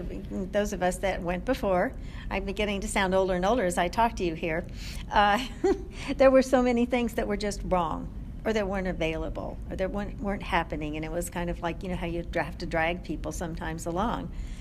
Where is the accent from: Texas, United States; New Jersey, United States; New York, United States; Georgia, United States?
New York, United States; New York City; I came from New York City, so I just was in shock